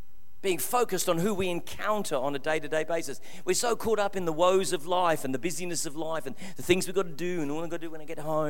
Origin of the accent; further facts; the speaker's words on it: England, United Kingdom; accent: English; moved away; Well, it comes out in my old English accent. That's the only word I've hung on to, I think.